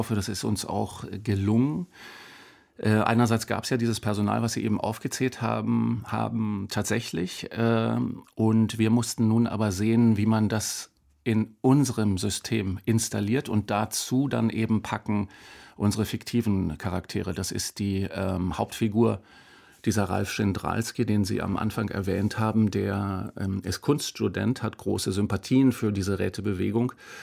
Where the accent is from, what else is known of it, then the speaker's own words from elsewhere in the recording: Berlin, Germany; Wir sind alle in West-Berlin aufgewachsen